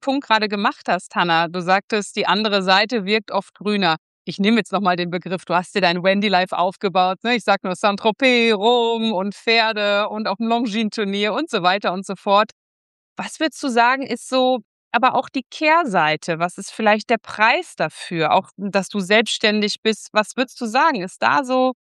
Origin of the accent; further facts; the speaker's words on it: Kamen, North Rhine-Westphalia, Germany; ich komme ursprünglich aus Kamen übrigens, das ist gar nicht so weit vom Emsland entfernt.